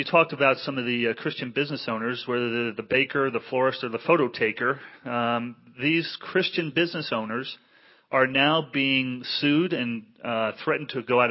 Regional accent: New Jersey, United States; when I grew up in New Jersey, just 7 miles west of New York City, those were the things you didn't talk about in polite company.

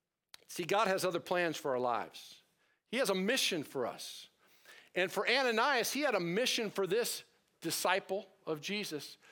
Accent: United States; I didn't want to be called to because I'm an American and I love my comfort, right?

